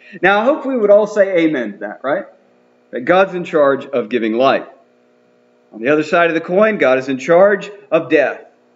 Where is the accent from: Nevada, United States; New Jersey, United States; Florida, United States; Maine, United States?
Florida, United States; Auburndale; born there; Now, I was born in 1977 in Auburndale, Florida